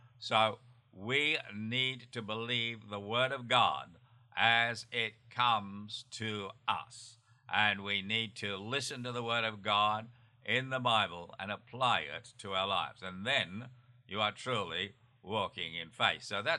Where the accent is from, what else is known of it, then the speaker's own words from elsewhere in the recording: Australia; And where I grew up in Australia, it was quite common.